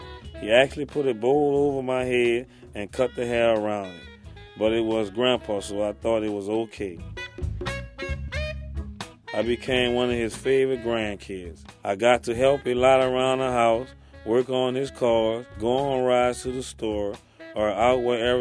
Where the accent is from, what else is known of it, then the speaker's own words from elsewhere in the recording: New Orleans, Louisiana, United States; Right now I'm 40 years old. I'm from the Desire Housing Complex, where God blessfully raised me up at.